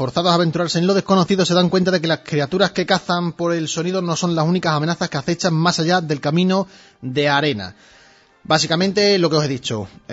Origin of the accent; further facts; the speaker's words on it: Extremadura, Spain; Que me da igual, soy de Extremadura.